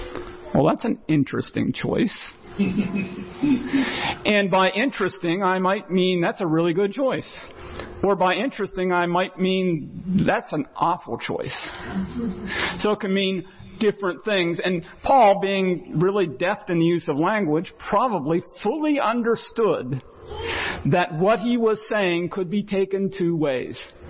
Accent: Zanesville, Ohio, United States; If you went to my hometown of Zanesville, Ohio, and you popped into some homes in my neighborhood growing up

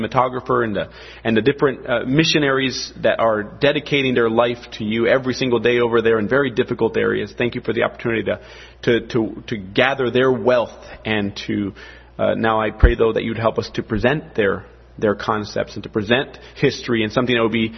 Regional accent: Bolivia; I'm a missionary kid. I was born and raised in Bolivia, South America.

